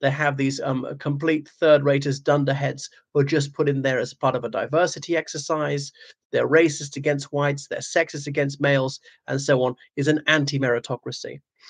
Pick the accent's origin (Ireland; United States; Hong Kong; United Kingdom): Ireland; Cork, Munster; I'm from the British Isles. I identify with Ireland and Great Britain. But, you know, I'm particularly from Cork.